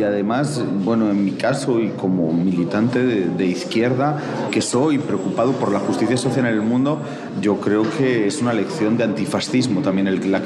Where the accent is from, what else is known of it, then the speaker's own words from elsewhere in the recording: Basque Country, Spain; born there; especialmente en mi caso, que además soy vasco de nacimiento